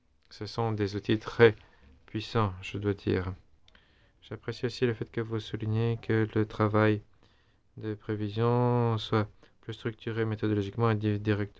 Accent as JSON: {"language": "French", "country": "Gambia", "said": "Je suis président du CSTD et je viens de la Gambie."}